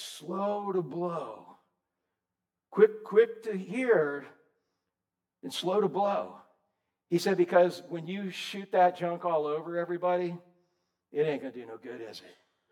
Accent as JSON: {"language": "English", "region": "Florida", "country": "United States", "tie": "born or raised there", "said": "But I grew up in Citrus County. I grew up in Orange County when it was covered with oranges."}